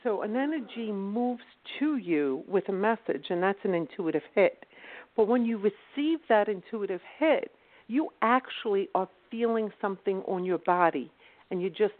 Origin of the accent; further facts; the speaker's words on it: Philadelphia, Pennsylvania, United States; I'm actually from South Philadelphia.